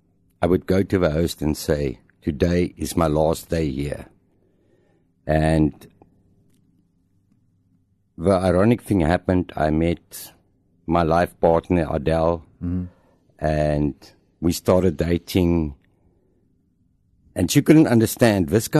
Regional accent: Springs, Gauteng, South Africa; I was born in 1968 in Springs. And growing up in South Africa, like it was, didn't gel with me.

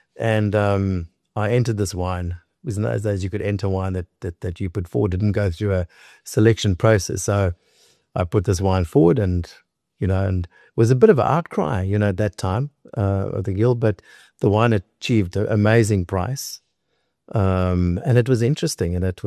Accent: Constantia, Western Cape, South Africa; So I grew up in Constantia and it's surrounded by vineyards and wines and obviously a culture of wine drinking.

